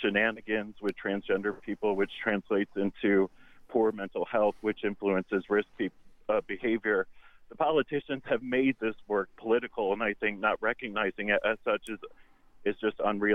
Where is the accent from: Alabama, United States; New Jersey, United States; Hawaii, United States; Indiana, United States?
Indiana, United States; my home state of Indiana